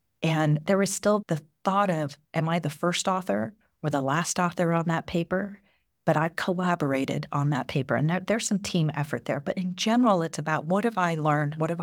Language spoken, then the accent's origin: English; Taiwan; moved away as an adult; also born or lived in Hong Kong; now in United States; So I was brought up in Taiwan and Hong Kong, and I came to the United States to get my degrees, and then I started working here.